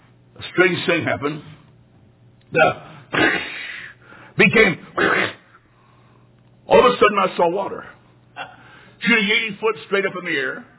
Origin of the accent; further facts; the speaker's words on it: Illinois, United States; When I was in college, I'm from Illinois.